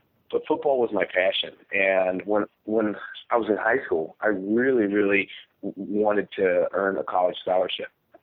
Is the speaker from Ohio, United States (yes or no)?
yes; Cincinnati, Ohio, United States; Born and raised in the Midwest, Cincinnati, Ohio. I grew up and graduated from high school here in Cincinnati.